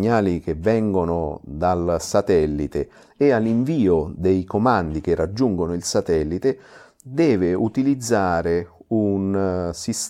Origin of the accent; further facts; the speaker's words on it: Rome, Lazio, Italy; now in Germany; vengo da Roma, mi trovo in Germania ormai dal lontano 2001.